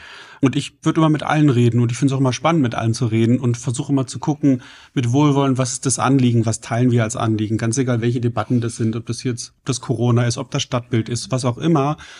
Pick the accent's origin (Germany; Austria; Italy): Germany; Lower Saxony; ja, ich komme aus Niedersachsen und ich wollte jetzt eigentlich mal wissen, was euch umtreibt.